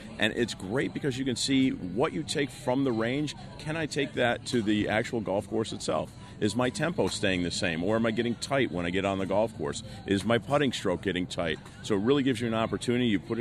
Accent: Chicago, Illinois, United States; I'm from Chicago.

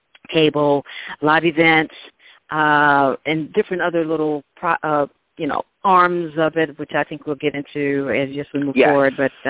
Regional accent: Stuttgart, Arkansas, United States; I'm actually originally from Arkansas.

